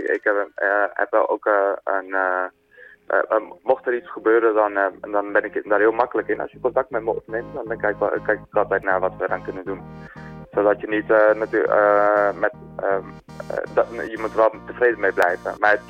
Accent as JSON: {"language": "Dutch", "town": "Amsterdam", "region": "North Holland", "country": "Netherlands", "said": "Ik kom zelf natuurlijk uit Amsterdam."}